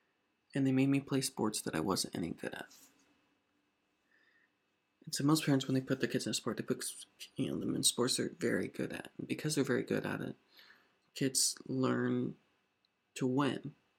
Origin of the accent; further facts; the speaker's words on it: Indianapolis, Indiana, United States; Growing up in Indianapolis, Indiana, there's not exactly a lot of roads to becoming a filmmaker.